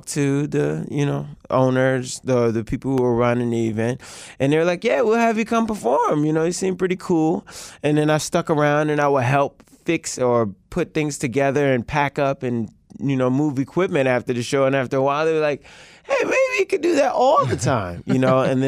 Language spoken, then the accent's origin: English; Baltimore, Maryland, United States; also born or lived in Montgomery County; now in Washington, United States; I spent a lot of time growing up in Baltimore and Montgomery County, actually. And then I came out to D.C. to do music-related things